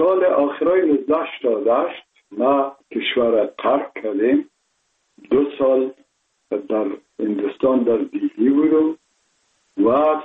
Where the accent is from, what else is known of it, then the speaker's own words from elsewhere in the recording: Kabul, Afghanistan; ما متولد شهر کابل هستم، هستم تاجک و از شهر کونی کابل که از پدر از کابل هستم. مکتب آشقان عارفان که در شهر کونه نزدیک خانه ما بود